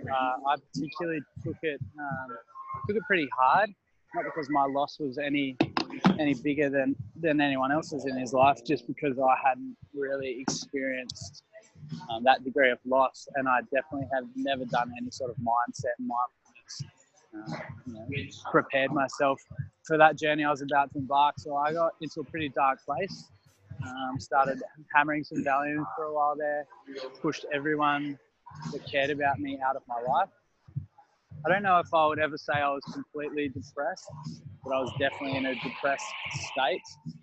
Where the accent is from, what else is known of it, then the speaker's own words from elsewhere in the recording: Perth, Western Australia, Australia; So essentially born and bred in Perth, WA. Grew up surfing and playing rugby league my entire life.